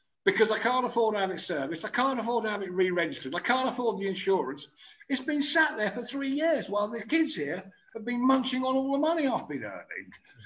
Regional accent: England, United Kingdom; I'm English. Nothing gets us down.

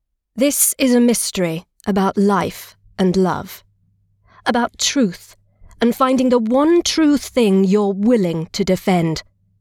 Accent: East of England, United Kingdom; accent: Essex; And I was actually thinking, oh, okay, I might go a bit more, lean on my Essex accent a bit more.

